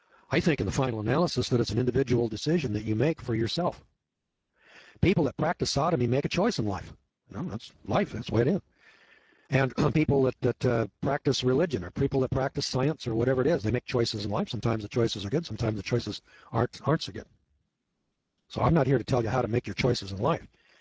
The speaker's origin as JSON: {"language": "English", "region": "California", "country": "United States", "said": "Of course, I was from California, and this guy said, you know, you're from California, and you know, you got those earthquakes."}